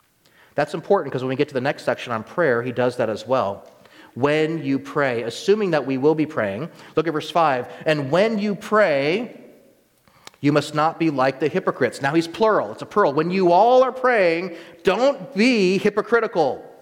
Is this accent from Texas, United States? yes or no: no; Georgia, United States; now in Pennsylvania, United States; Now, I grew up in Georgia for 8 years, and I like to say that's kind of, but I've lived in Pennsylvania longer now than Georgia, which is incredible for me as a military brat traveling all the time.